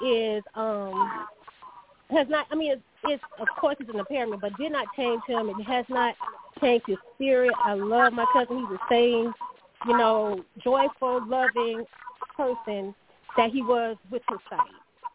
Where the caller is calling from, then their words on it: South Carolina, United States; I'm calling in from South Carolina.